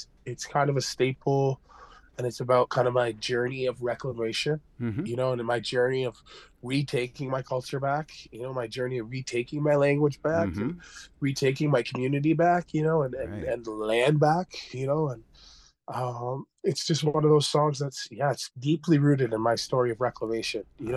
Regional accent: Ontario, Canada; I'm from Six Nations of the Grand River, Mohawk Turtle Clan.

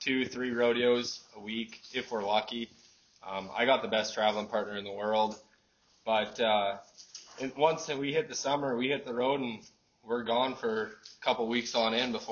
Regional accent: Biggar, Saskatchewan, Canada; I'm from Bigger, Saskatchewan.

